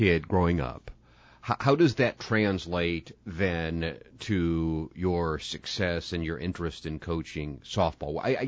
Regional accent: Hampton, Illinois, United States; I grew up in Hampton, and I think our fathers know one another.

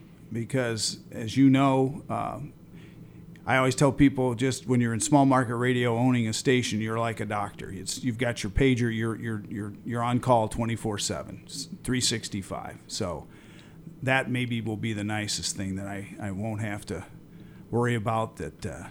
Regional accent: Henry, Illinois, United States; I grew up in Henry, Illinois.

